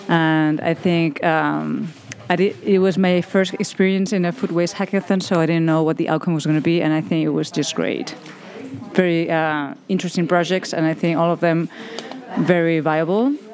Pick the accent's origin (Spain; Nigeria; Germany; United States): Spain; Barcelona, Catalonia; I'm from Barcelona.